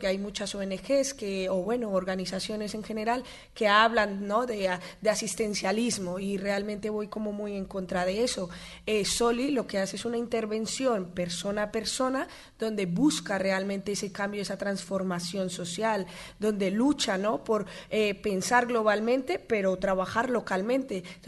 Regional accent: Colombia; yo soy colombiana, ¿no? Entonces es como, es la historia, ¿no?, de mi país.

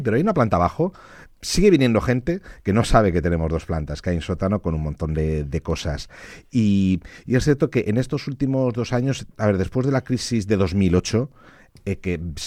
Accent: Elche, Valencian Community, Spain; que soy de aquí de Elche, que he escrito este libro

